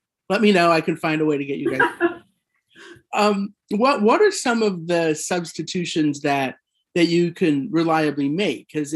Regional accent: Colorado, United States; Although I grew up in Colorado with spicy food, so I'm into it

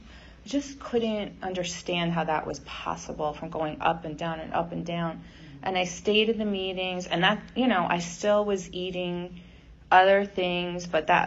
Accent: Valley Cottage, New York, United States; compulsive overeater. I'm from Valley Cottage, New York.

